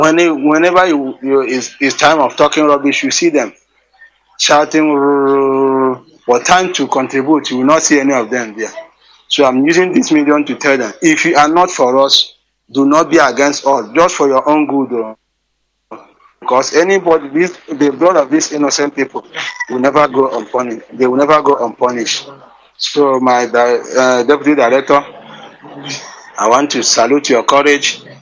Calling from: Malabo, Equatorial Guinea; I'm calling from Equatorial Guinea, Malabo, Guinea Equatorial, Malabo to be precise.

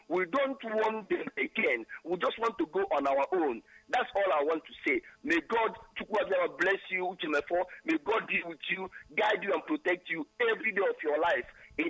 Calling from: Germany

